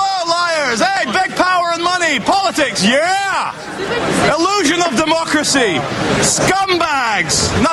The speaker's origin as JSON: {"language": "English", "region": "Scotland", "country": "United Kingdom", "said": "I'm not even American, my friend. I'm Scottish"}